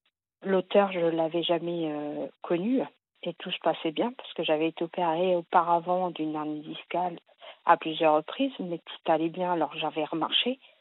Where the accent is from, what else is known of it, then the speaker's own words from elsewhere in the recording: France; born there; je suis née en France, malgré que je suis d'origine portugaise.